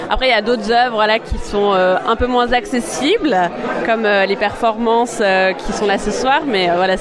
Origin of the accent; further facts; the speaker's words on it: France; now in Toronto, Canada; En tant que Française à Toronto, je viens souvent